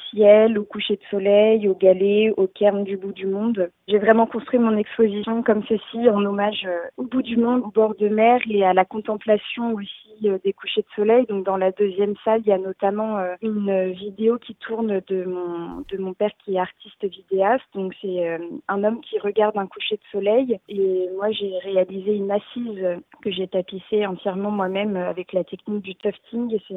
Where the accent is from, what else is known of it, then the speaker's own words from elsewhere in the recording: Le Havre, Normandy, France; now in Paris, France; Étant originaire du Havre et habitant aujourd'hui à Paris, le Havre, pour moi, c'est ma ville natale